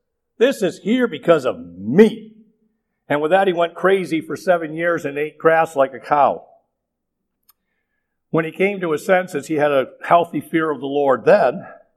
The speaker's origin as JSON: {"language": "English", "town": "Detroit", "region": "Michigan", "country": "United States", "said": "I know nothing about sheep. I'm from Detroit, for crying out loud."}